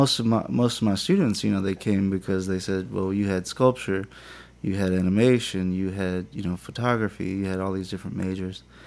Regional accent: Indianola, Mississippi, United States; now in Cleveland, United States; I'm from the Mississippi Delta, born and raised. Was raised in Indianola, Mississippi. Currently living in Cleveland, Mississippi.

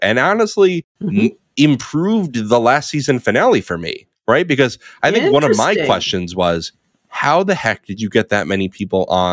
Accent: New York, United States; I'm from New York, so the Long Island medium has got to be it.

